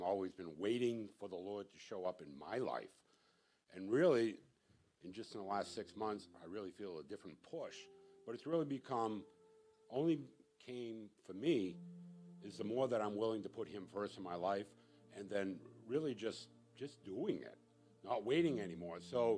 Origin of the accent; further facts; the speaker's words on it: Maine, United States; I said, I'm from Maine.